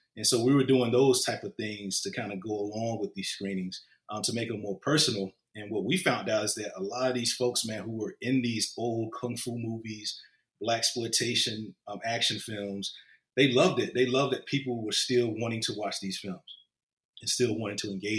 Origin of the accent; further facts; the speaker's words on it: Laurinburg, North Carolina, United States; just growing up in Laurinburg, you know, Laurinburg is a small town.